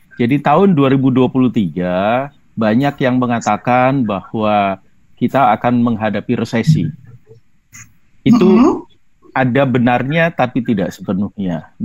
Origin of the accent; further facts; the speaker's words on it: Surabaya, East Java, Indonesia; Contoh di daerah saya di Surabaya